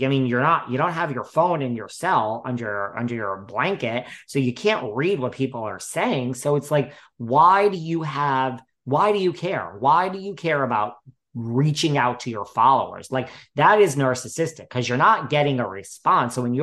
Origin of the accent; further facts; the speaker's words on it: Hawaii, United States; And you know, I came from Hawaii and all this.